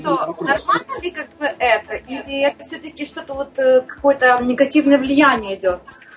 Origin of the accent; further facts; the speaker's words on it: Kyiv, Ukraine; я с Киева, Украина.